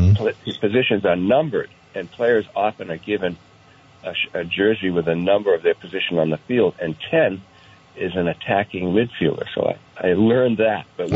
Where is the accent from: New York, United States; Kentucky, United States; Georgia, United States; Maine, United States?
Maine, United States; I grew up in Maine and loved the Red Sox, of course, which was the last team to integrate.